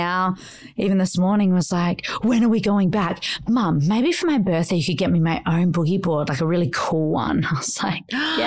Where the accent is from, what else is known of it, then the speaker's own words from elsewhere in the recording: Australia; since we're Australian